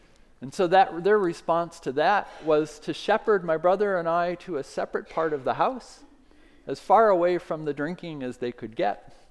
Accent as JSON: {"language": "English", "region": "Michigan", "country": "United States", "tie": "born or raised there", "said": "I grew up in Michigan, where we could spend the rest of Christmas Day with my grandparents"}